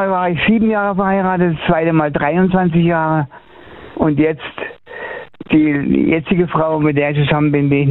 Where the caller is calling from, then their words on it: Engelsbrand, Baden-Württemberg, Germany; Engelsbrand.